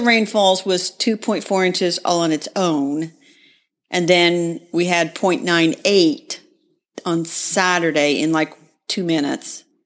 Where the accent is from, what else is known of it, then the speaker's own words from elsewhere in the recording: Indianapolis, Indiana, United States; from Indianapolis, Indiana.